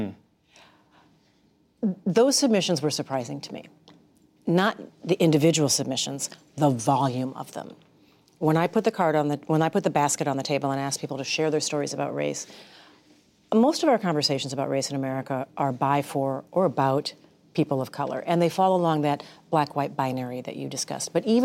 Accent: Minnesota, United States; Because I'm a brown girl that grew up in a Midwestern state. I'm from Minnesota.

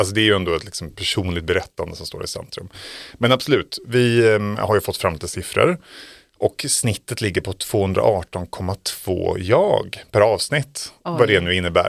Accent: Gothenburg, Västra Götaland County, Sweden; Göteborg kan jag känna som göteborgare

